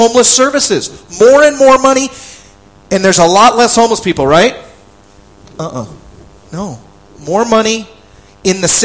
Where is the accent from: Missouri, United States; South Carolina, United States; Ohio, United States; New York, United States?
New York, United States; now in California, United States; The next closest state, my home state, the state of New York, 65,000 homeless people.